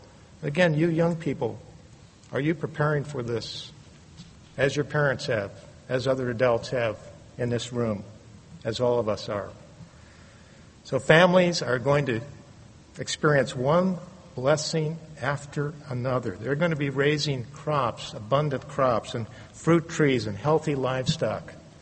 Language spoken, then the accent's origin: English; Wisconsin, United States; And I grew up in Wisconsin. It was nice and flat there, you know.